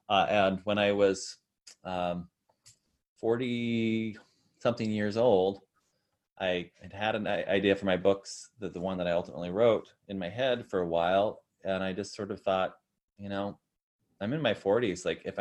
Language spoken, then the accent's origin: English; Idaho, United States; I grew up in Idaho, where there aren't a lot of writers.